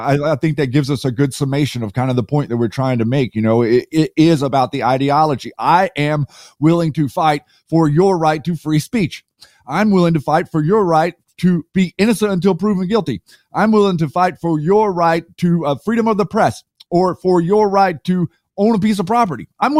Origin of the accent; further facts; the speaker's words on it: United States; born there; I cannot describe why I wake up every morning, and before my feet hit the floor, I thank God that I was born an American.